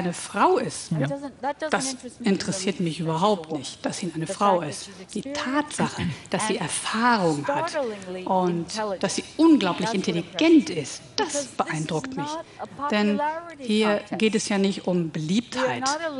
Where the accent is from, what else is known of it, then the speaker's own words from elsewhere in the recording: United States; now in Europe; Ich mag mein Land natürlich. Ich bin ja Amerikanerin, das wird sich auch nicht ändern.